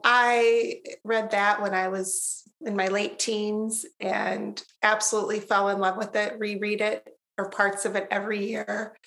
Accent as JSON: {"language": "English", "region": "Iowa", "country": "United States", "tie": "born or raised there", "said": "We take a trip out of Iowa, although there's some basis in Iowa, so I'm not neglecting my home state entirely"}